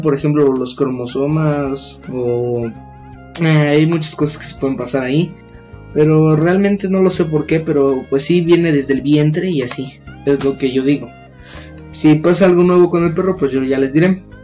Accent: Mexico; Y todo esto es porque, pues, ¿cómo somos los mexicanos?

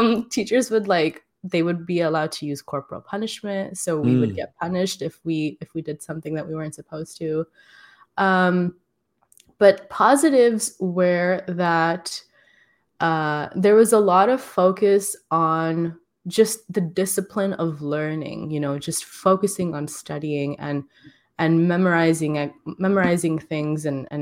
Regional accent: Hyderabad, Telangana, India; I'm from Hyderabad and there's like no trees anymore. Like, it's so dense and it's so crowded. I'm from Old City. So that's the heart of, you know, the city, and it's very crowded.

